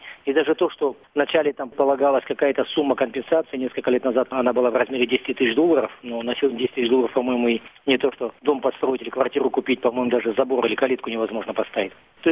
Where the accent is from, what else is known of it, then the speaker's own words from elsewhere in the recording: Kazakhstan; Вот мы, казахи, 50, 60, 70 миллионов мы точно потеряли.